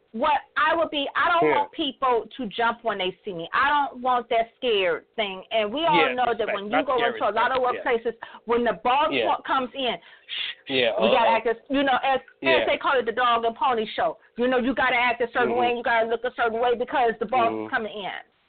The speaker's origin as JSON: {"language": "English", "town": "Detroit", "region": "Michigan", "country": "United States", "said": "I name those owners because I'm from Detroit"}